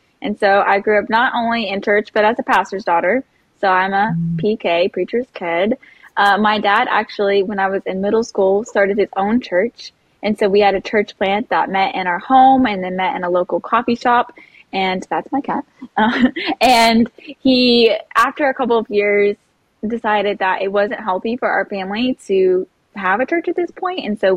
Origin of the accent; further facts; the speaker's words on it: Lake Charles, Louisiana, United States; also born or lived in Dallas; I was born in Dallas, Texas, but raised here in Lake Charles, Louisiana, where I've spent all of my known life